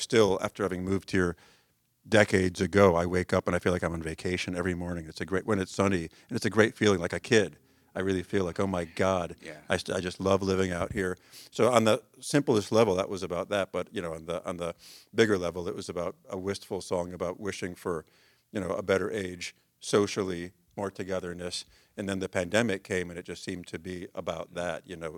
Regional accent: Philadelphia, Pennsylvania, United States; and I'm from Philly, and it's not a good place for people to live

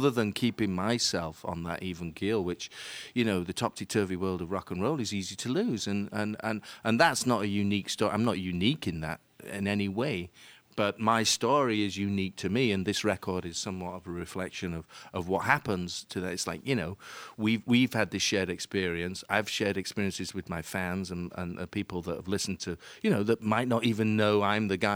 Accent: Leeds, Yorkshire and the Humber, United Kingdom; they get, you know, curious about my accent. And I always end up saying Leeds.

